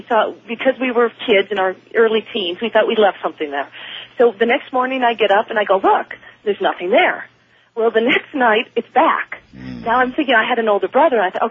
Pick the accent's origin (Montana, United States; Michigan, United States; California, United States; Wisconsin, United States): Wisconsin, United States; My sister and I, we grew up in Wisconsin